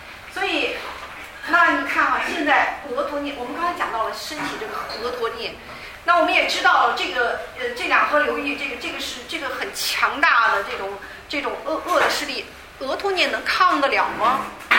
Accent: China; 不像我们中国人啊，随便起个名

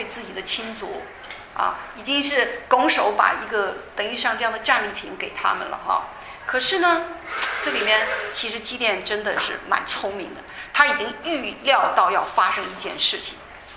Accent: China; 像我们中国人看，尤其翻译成中文不知道什么意思

